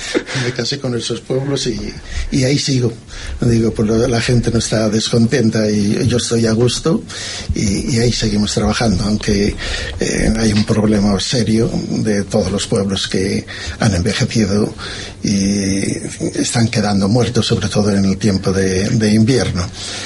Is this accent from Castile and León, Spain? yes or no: yes; Pobladura de Aliste, Castile and León, Spain; born there; Sí, nací en Pobladura de Aliste, Zamora, de una familia también humilde, labradora, ganadera y de todo